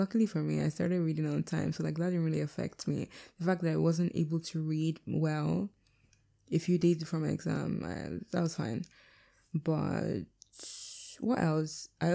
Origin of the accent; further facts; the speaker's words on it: Delta, Nigeria; Like, when I'm from Delta, so like, whenever I go to Delta, it's not a village.